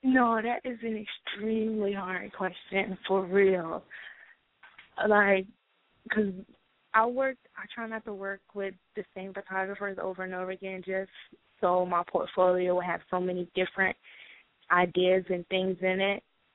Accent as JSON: {"language": "English", "town": "New York City", "region": "New York", "country": "United States", "said": "Okay, well, as y'all heard … I'm originally from Brooklyn, New York, of course."}